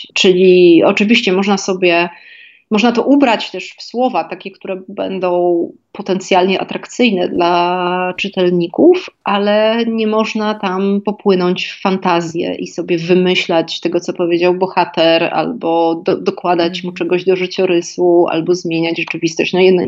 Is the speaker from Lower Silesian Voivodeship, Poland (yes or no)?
no; Kraków, Lesser Poland, Poland; bo ja się przyglądając, żyjąc, będąc krakowianką i żyjąc w tym mieście przez wiele lat się poprzyglądałam takim osobliwościom